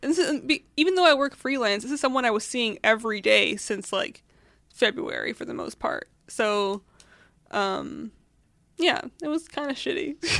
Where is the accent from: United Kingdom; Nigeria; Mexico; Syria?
Syria; I'm from Syria.